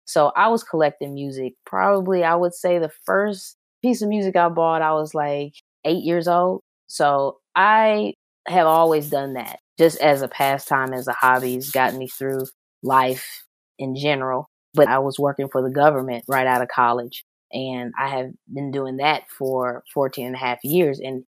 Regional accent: Nashville, Tennessee, United States; I'm from Nashville, Tennessee, and my dad was a huge music lover.

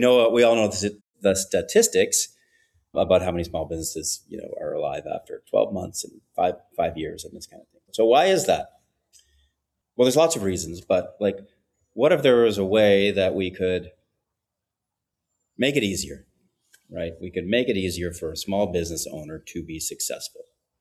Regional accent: Canada; moved away as an adult; now in Costa Rica; So I'm a Canadian who spends most of his time in Costa Rica. I have a wife and four kids and a dog. We moved to Costa Rica about 4 years ago.

